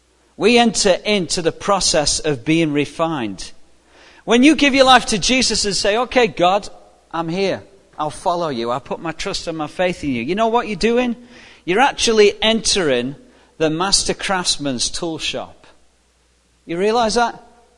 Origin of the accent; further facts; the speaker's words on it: England, United Kingdom; I remember when I grew up in England, one of the first jobs I had, I was like 13.